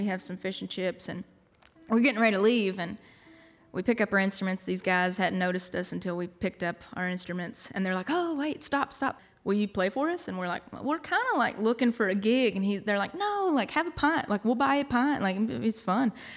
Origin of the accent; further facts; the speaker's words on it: Kentucky, United States; I'm like, "I'm from Kentucky. … My friend Montana's with me. She plays banjo."